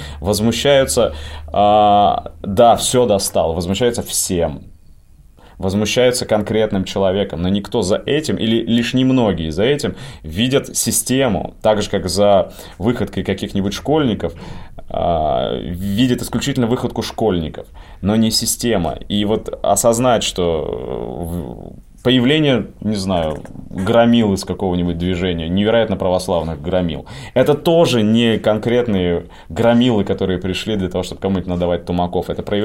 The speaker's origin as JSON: {"language": "Russian", "town": "Yekaterinburg", "region": "Sverdlovsk Oblast", "country": "Russia", "said": "Там я, как екатеринбуржец, знаю, дорогу перейти храм, через пруд храм."}